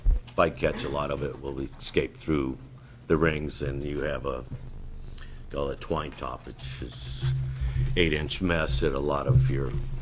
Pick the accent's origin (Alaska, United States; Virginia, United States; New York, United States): Alaska, United States; Anchorage; born there; And I was born in Anchorage in 1981. I went up to Dutch Harbor and started working in the canneries there.